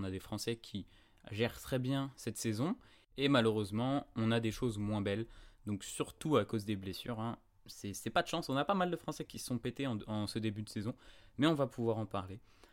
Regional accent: France; Et comme on est un bon Français, un bon chauvin

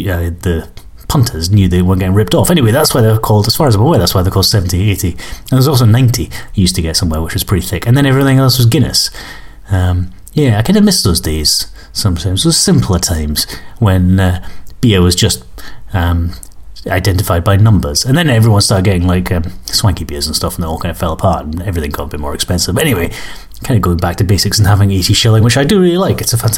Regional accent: Glasgow, Scotland, United Kingdom; I'm from Glasgow.

